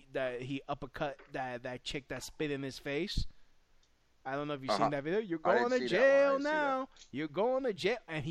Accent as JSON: {"language": "English", "town": "Brooklyn", "region": "New York", "country": "United States", "tie": "born or raised there", "said": "I mean, growing up in Brooklyn, it was always the little kid or some dude thinking he's tough"}